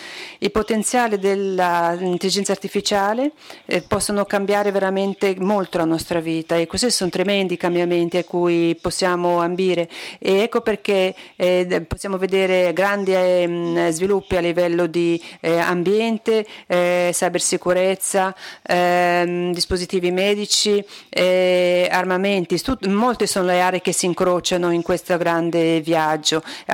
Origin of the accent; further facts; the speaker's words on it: Algarve, Portugal; il poeta della mia terra, Algarve